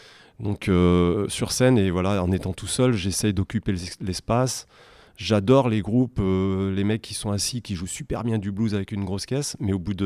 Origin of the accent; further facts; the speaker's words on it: Grenoble, Auvergne-Rhône-Alpes, France; je suis grenoblois